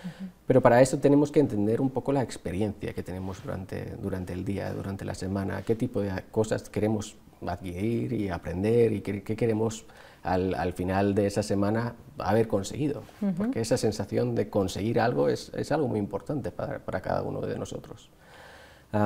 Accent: Finland; Yo vengo de Finlandia y la mayor parte de las empresas con quien trabajamos son multinacionales, pero basadas en Finlandia.

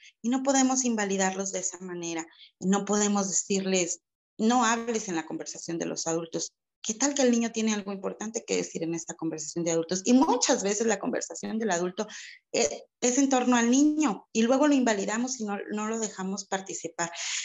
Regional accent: Mexico; Como sociedad mexicana nos falta mucho, mucho

